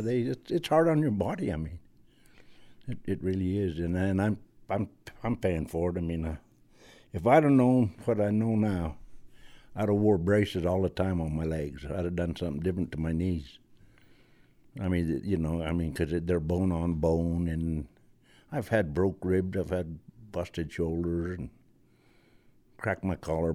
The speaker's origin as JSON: {"language": "English", "region": "Montana", "country": "United States", "said": "I'm from Montana, and I've been from Canada to Arizona rodeoing."}